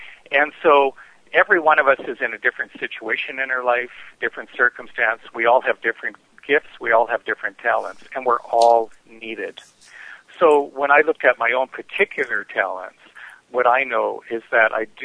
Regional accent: the Prairies, Canada; I was brought up in the Canadian prairies, and so I like to say I'm a practical-minded kind of guy.

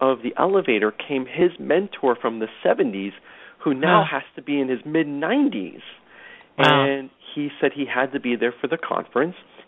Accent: Brooklyn, New York, United States; I grew up in a very blue-collar neighborhood of Brooklyn where it was pretty much we spent our time playing sports

